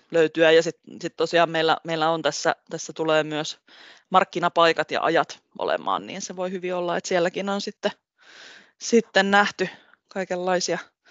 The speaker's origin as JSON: {"language": "Finnish", "town": "Lahti", "region": "Päijät-Häme", "country": "Finland", "tie": "born or raised there", "lives_now": "Tampere, Finland", "said": "etenkin kun mä täällä Tampereella asun, mä olen Lahdesta itse kotosin"}